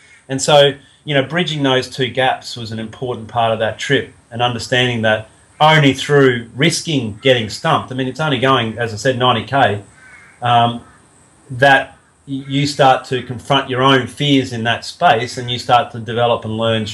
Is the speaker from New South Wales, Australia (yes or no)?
no; Kingaroy, Queensland, Australia; I went home to Kingaroy, where my hometown is, just over this week, and saw my parents who live on a, you know, 800 odd acre property, and on that property we actually live on the side of a volcano.